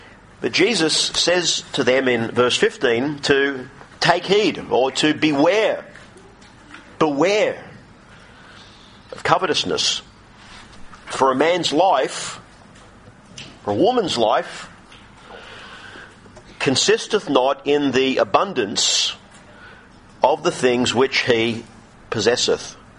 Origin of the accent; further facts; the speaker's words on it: Sydney, New South Wales, Australia; I grew up in Sydney, grew up in the western suburbs of Sydney, around Homebush and then Lidcombe.